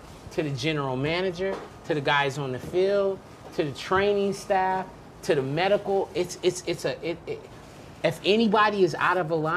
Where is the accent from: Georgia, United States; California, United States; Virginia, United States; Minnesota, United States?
California, United States; Long Beach; I came sort of dolo. I came from Long Beach. I didn't have context.